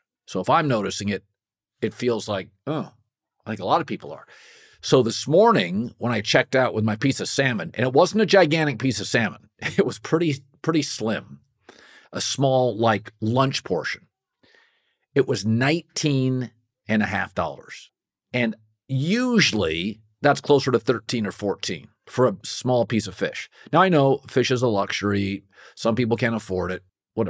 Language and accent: English; Westport, Washington, United States; I grew up in Westport, Washington, which was along with Waukegan, Illinois. We used to battle as small towns for salmon capital of the world.